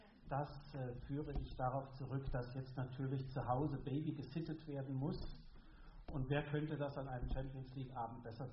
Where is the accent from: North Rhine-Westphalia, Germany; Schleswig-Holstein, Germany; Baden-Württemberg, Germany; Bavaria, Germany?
North Rhine-Westphalia, Germany; ich komme aus dem Rheinland, aus der Nähe von Köln.